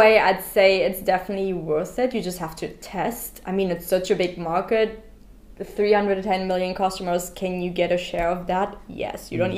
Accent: Germany; English is a second language; I am from Germany as well, and whenever I'm there

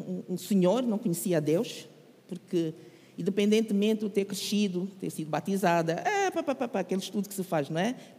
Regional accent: Angola; Eu sou de Angola, sou angolana.

